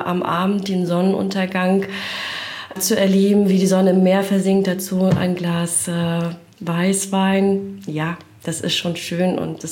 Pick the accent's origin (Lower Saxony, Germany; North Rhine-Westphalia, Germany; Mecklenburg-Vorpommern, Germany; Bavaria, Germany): Mecklenburg-Vorpommern, Germany; Rostock; Auch in Rostock aufgewachsen und jetzt erst vor ein paar Jahren nach Bad Doberan gezogen.